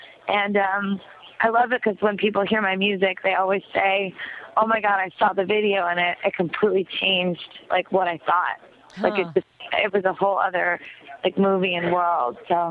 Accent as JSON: {"language": "English", "region": "New York", "country": "United States", "tie": "born or raised there", "said": "Well, I'm from New York, born and raised, and I dropped out of college when I was 19, and I had already been playing out in New York since I was like 15 years old."}